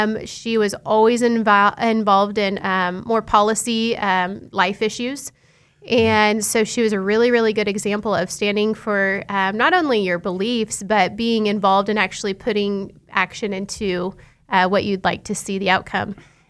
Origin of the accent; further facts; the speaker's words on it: Wichita, Kansas, United States; I'm from here. I'm from Wichita. Born and raised in the Goddard School Districts. So I went to Goddard from kindergarten to graduation, and I'm one of five siblings that did. So we didn't do a lot of moving around.